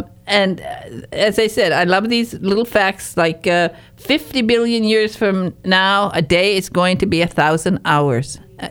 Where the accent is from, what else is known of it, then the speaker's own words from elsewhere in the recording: Michigan, United States; I come from Michigan's Upper Peninsula, where it's very cold in the winter